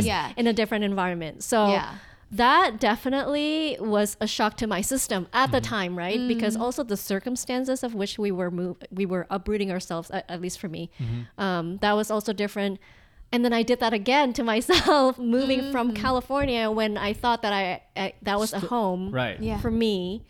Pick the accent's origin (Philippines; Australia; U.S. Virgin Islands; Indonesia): Indonesia; moved away as an adult; now in United States; Probably a short version would be like, I'm from Indonesia.